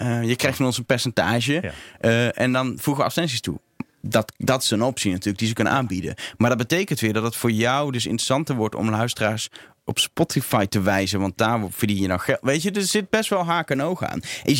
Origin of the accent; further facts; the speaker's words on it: Netherlands; want ik ben een Nederlander